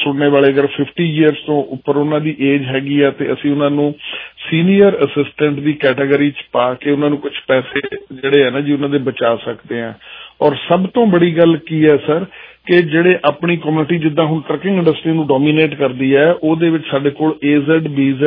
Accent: Guna Chaur, Punjab, India; sir ਮੈਂ ਆਮ villager ਪੇਂਡੂ ਹਾਂ ਜੀ ਮੈਂ ਮੇਰਾ ਪਿੰਡ ਹੈਗਾ ਬੰਗਾ ਸ਼ਹਿਰ ਛੋਟਾ ਜਿਹਾ ਉਹਦੇ ਕੋਲ ਗੁਣਾ ਚੌਰ ਹੈ ਜੀ

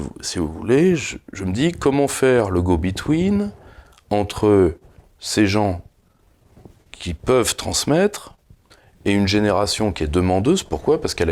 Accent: Normandy, France; now in Paris, France; chez moi en Basse-Normandie, donc dans la région du Perchornais

